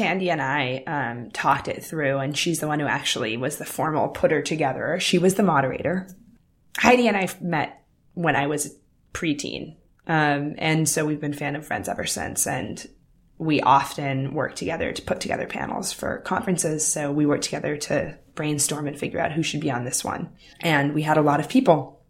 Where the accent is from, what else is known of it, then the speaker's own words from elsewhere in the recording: Sacramento, California, United States; I grew up in Sacramento. There's nothing in Sacramento except politicians, tomatoes, and conservative people who get drunk river rafting on weekends.